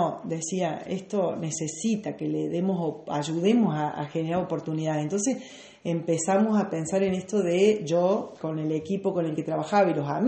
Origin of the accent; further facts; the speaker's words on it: Villa Mercedes, San Luis, Argentina; yo nací en Villa Mercedes y desde muy chiquita trabajamos en lo social.